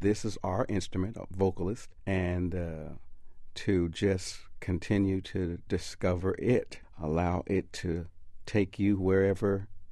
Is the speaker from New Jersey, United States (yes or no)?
no; Denver, Colorado, United States; The latest one was in my hometown, Denver, Colorado, at the World Series.